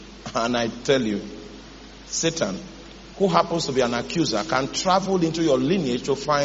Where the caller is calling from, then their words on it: Ghana; At least I'm speaking from Ghana. If someone in Nigeria hears, it's not my, the platform is in Ghana.